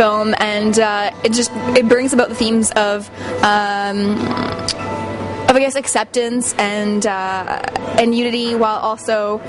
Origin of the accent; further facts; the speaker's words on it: London, Ontario, Canada; I'm from London, Ontario, I guess, or Toronto area.